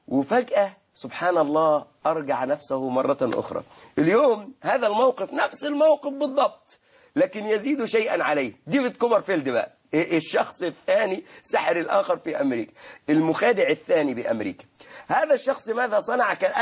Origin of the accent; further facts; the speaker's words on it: Sharqia Governorate, Egypt; أنا من الشرقية خدت بالك وأنا أحبهم جدا